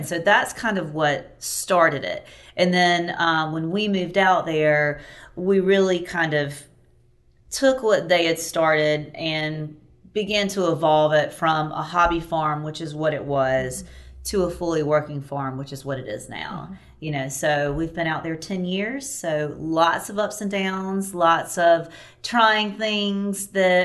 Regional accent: Chester, South Carolina, United States; my grandmother had a farm, and I grew up in Chester, South Carolina, so we had a lot of land as well.

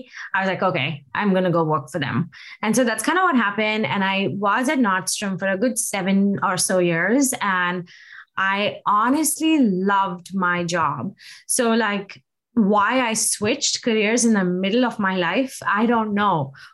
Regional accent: India; moved away as an adult; now in United States; So I was born and raised in India, and I moved to the US in 2006. I had a pretty rich career in fashion merchandising back in India. And so when I moved to the US and moved to Seattle

